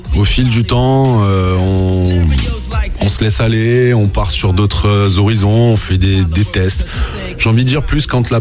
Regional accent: Montpellier, Occitanie, France; On on était sur la région de Montpellier, parce que je suis issu de, originaire de Montpellier.

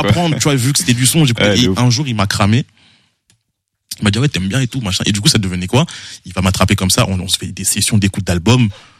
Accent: Kinshasa, DR Congo; Le rap il rentre là-dedans parce que moi, à savoir, j'ai grandi au Congo.

